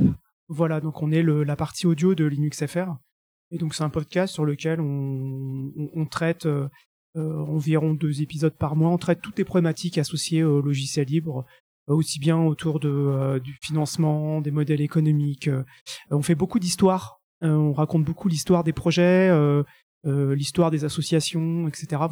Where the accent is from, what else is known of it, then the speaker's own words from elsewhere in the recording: France; c'est que en tant que Français, j'étais super intéressé de discuter avec des Suisses